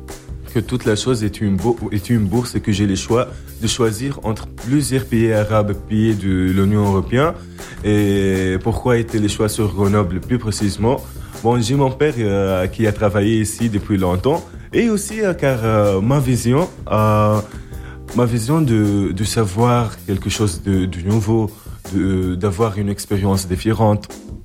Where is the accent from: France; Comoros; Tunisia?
Tunisia; Tozeur, Tozeur Governorate; French is a second language; je viens de la Tunisie, le pays de la liberté et de la révolution arabe et tout. Je viens exactement de Tozeur, le sud tunisien. C'est où il y a le décor de Star Wars et où il fait beaucoup des événements de tourisme, des événements culturels, et c'est tout à fait une ville touristique.